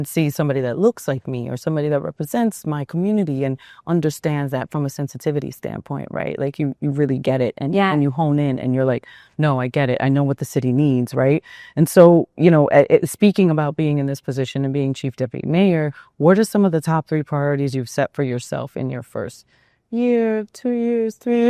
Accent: New York, United States; now in Los Angeles, United States; I'm based in Los Angeles. I am a New Yorker, but, and I will always be a New Yorker.

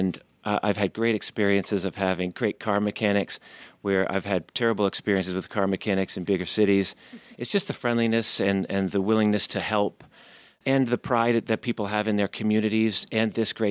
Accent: Vermont, United States; also born or lived in Massachusetts / Saratoga, New York; I was born in Massachusetts, grew up in Vermont, spent quite a bit of time in the Saratoga area of New York when my father got a job up there.

